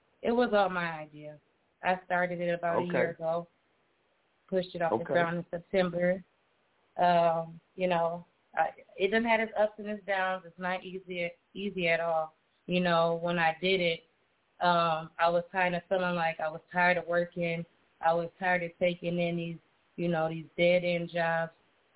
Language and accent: English; Minneapolis, Minnesota, United States; I am from the Twin Cities. I am born and raised from Minneapolis.